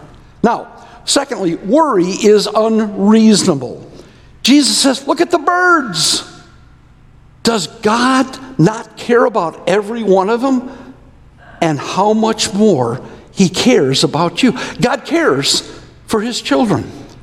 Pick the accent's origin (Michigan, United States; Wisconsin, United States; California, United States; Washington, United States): Michigan, United States; Pontiac; Well, I have to admit, when I grew up in Pontiac, Michigan, I used to read a magazine